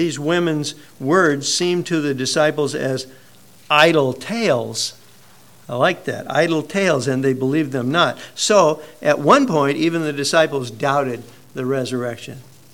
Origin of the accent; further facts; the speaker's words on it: Iowa, United States; Maybe because I was raised in Iowa and I was so close to those people that wanted to see everything with their own eyes.